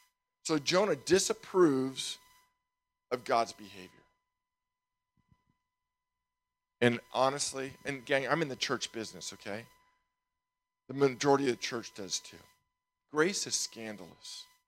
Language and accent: English; Nevada, United States; Sean was from San Rafael, I was from Nevada, we were all from Marin.